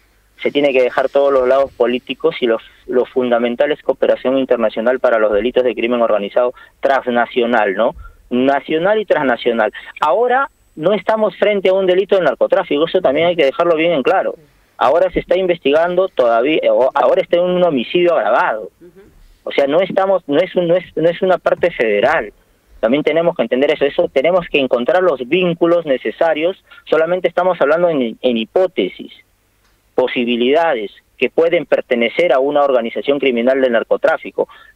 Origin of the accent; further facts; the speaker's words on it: Peru; digo hemos agarrado porque de una u otra manera soy peruano